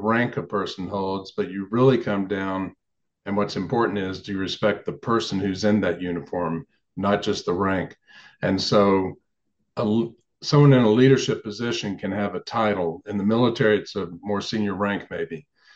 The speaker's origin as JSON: {"language": "English", "region": "the South", "country": "United States", "said": "I mentioned I come from the South. When I was a young boy, I called people older than me sir and ma'am, even if they weren't much older than me."}